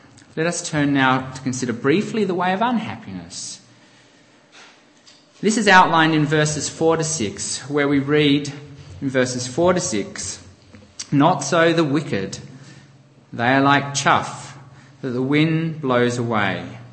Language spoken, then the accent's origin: English; Australia; being an Australian